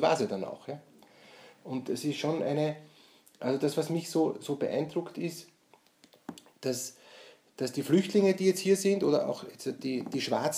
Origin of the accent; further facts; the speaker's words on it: Austria; Haben wir die Lektion noch nicht gelernt als Österreicher?